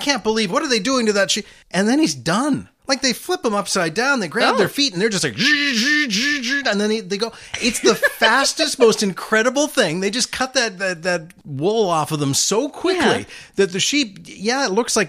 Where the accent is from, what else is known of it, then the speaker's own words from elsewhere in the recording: Alberta, Canada; Are you kidding? I'm from Alberta.